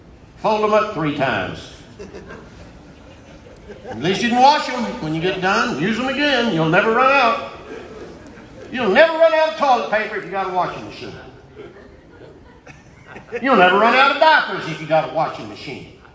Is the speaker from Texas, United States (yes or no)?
yes; Texas, United States; I grew up out there in West Texas where the worms couldn't even survive.